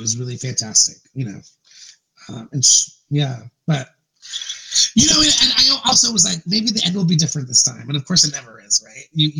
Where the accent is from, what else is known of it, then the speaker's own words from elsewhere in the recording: San Jose, California, United States; I grew up in San Jose. My first boyfriend is Filipino. My best friend was Hawaiian.